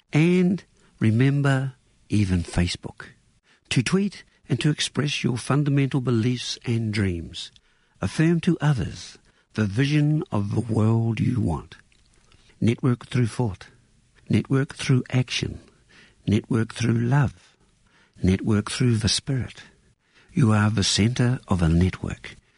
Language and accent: English; Matamata, Waikato, New Zealand; I'm a hillbilly from Matamata